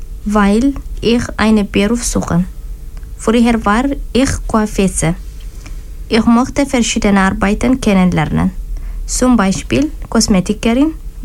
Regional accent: Eritrea; German is a second language; now in Zürich, Switzerland; Ich komme aus Eritrea. Ich bin seit 5 Jahren in der Schweiz. Ich lebe in Zürich. Bin verheiratet und hat 2 Kinder.

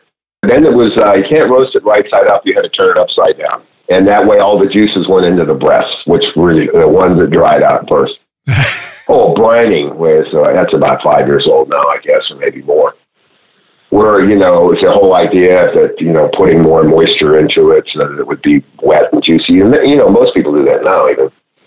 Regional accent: Pennsylvania, United States; I grew up in Pennsylvania, so we didn't have cornbread.

